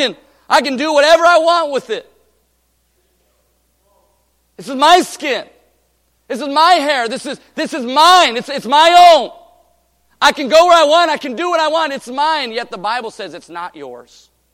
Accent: Michigan, United States; now in Oregon, United States; I grew up in Michigan. My wife was from Virginia.

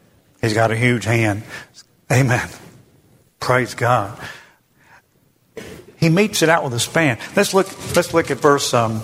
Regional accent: Tennessee, United States; I'm from Tennessee.

